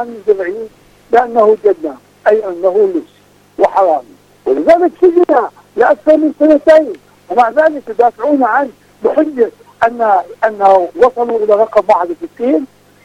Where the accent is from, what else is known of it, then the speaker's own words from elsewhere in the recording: Palestine; لست فقط أنا كفلسطيني